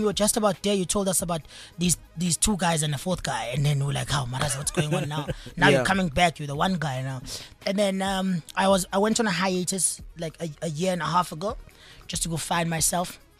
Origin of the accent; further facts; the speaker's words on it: Durban, KwaZulu-Natal, South Africa; But everyone says I'm from Durban because it's an easy reference point.